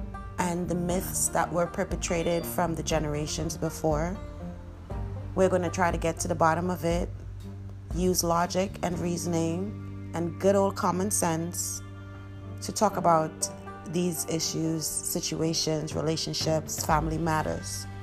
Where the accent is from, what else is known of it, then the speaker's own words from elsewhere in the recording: Trinidad & Tobago; moved away as an adult; now in United States; I'm originally from Trinidad, and that is in the West Indies. I came to America when I was 23 years old with my 5-year-old daughter, and I've been here for the past 14 years. I grew up in the West Indies, in the Caribbean